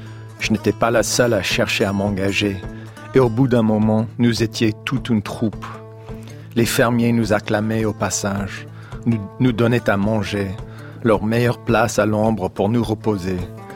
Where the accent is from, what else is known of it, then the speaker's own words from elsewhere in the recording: Indiana, United States; French is a second language; Moi, je viens de l'Indiana. Moi, je connais bien ce pays de fermes et de fermiers et fermières.